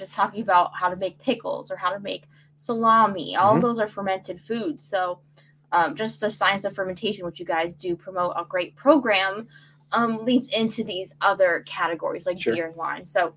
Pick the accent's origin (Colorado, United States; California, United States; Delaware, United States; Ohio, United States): Ohio, United States; Youngstown; Like, oh yeah, we're from Youngstown, and by the time you notice us, it'll be too late.